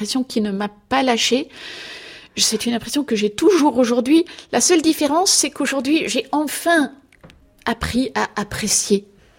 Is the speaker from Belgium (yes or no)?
yes; Belgium; j'ai mis du temps à comprendre que j'étais belge, mais maintenant j'en suis sûre, je suis belge.